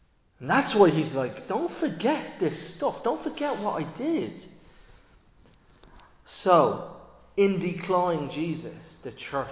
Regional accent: Philadelphia, Pennsylvania, United States; I'm from Philadelphia.

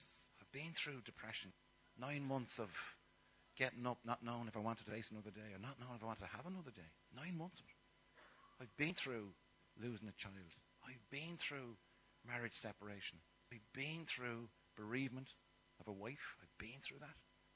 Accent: Dublin, County Dublin, Ireland; born there; I was born in Griffith Barracks, which is now Griffith College. So I'm coming home today. I was born in the Liberties.

